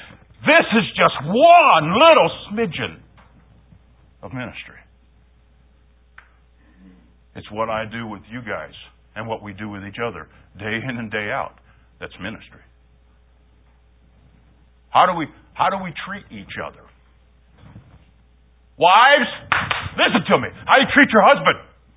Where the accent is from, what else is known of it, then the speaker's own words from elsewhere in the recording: Midwest, United States; I grew up in the Midwest, Plymouth Brethren, certain Mennonite groups, not so much the Amish.